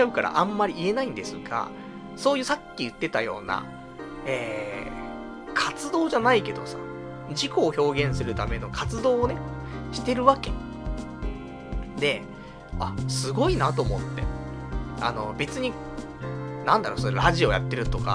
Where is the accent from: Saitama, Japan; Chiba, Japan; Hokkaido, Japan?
Saitama, Japan; 俺もね、出身埼玉だし、まあ、結婚したら埼玉に戻ってもいいかなと思ってますから